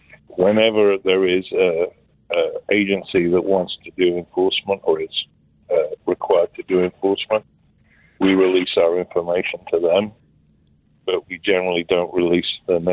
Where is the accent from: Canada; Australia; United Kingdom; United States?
United Kingdom; South West England; I'm from Devon in England, which is a very rural part of the country. I grew up about 20 miles away from the north and south coast of Devon.